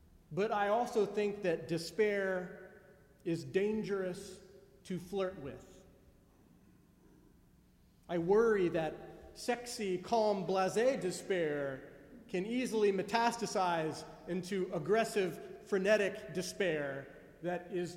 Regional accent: United States; I find that this is a nice corrective for me as an American

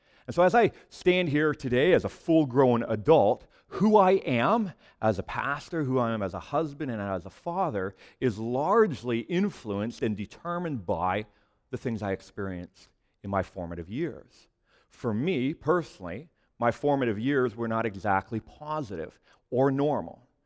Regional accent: Western Canada, Canada; I grew up in Western Canada.

